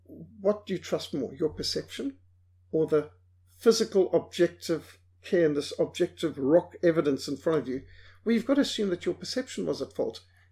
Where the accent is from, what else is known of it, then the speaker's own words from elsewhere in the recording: Zimbabwe; I grew up in Rhodesia.